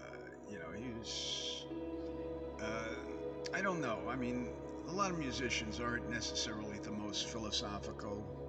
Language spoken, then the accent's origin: English; Brooklyn, New York, United States; now in Altoona, United States; He originally came from my hometown in Brooklyn. It's amazing how many people came from my hometown in Brooklyn that went to the same schools I did